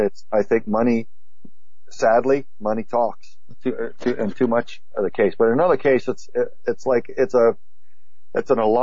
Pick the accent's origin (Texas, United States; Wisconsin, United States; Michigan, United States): Texas, United States; Growing up in Southern Texas, camping, once witnessed two raccoons